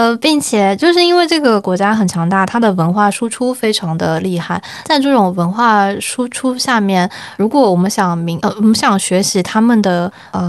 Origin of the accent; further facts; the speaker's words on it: China; first language Mandarin Chinese; 我的母语不是英语，我是说中文，我是说普通话长大的。